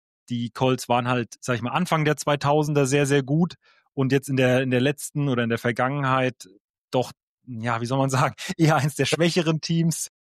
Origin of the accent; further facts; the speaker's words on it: Frankfurt, Hesse, Germany; ich komme aus Frankfurt